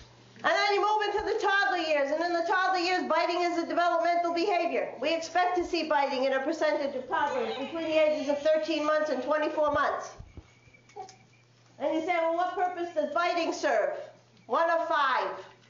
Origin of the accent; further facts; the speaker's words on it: Worcester, Massachusetts, United States; accent: Worcester; How many of you know I'm not from New Hampshire? Did you figure it out yet? What was the giveaway? I'm a Worcester girl. I have a Worcester accent. Yeah, I don't live there anymore, but I spent a lot of time there.